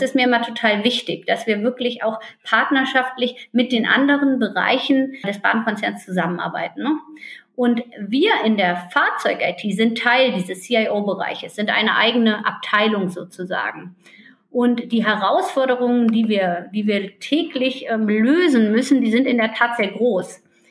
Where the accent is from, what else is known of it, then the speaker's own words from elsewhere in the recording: Northern Germany, Germany; now in Frankfurt, Germany; in meine Heimat in Norddeutschland